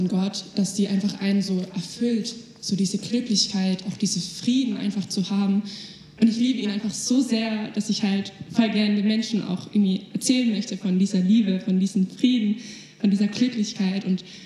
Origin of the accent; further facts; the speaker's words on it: Schäklingen, Germany; Also, ich bin 16 Jahre alt. Ich komme aus Schäklingen.